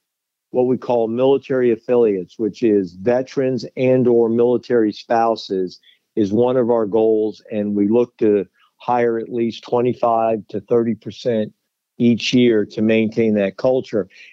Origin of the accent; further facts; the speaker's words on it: United States; So it really makes me proud as an American to see us step up to that after we got it so very wrong 50 years ago.